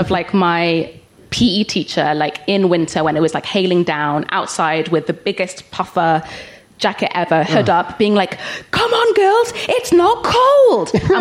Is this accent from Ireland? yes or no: no; Cardiff, Wales, United Kingdom; I'm from Cardiff originally.